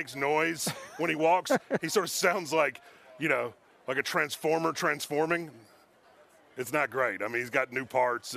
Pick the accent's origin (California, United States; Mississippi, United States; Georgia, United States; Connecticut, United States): Mississippi, United States; You know, I mean, look, I'm from Mississippi